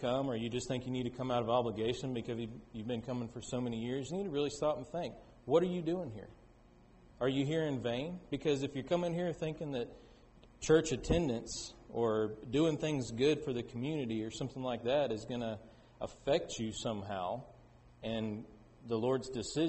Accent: Florida, United States; It's the church I came from that I grew up in Florida.

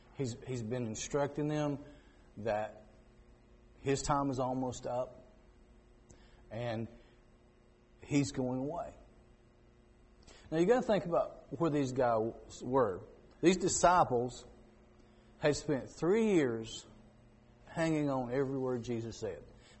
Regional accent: Virginia, United States; I am from Grayson County, Virginia.

